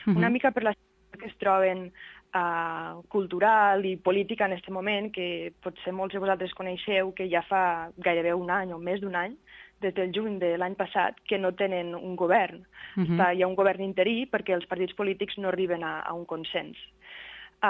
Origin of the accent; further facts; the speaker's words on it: Catalonia, Spain; I quan et presentes com soc catalana, la primera pregunta que et fan és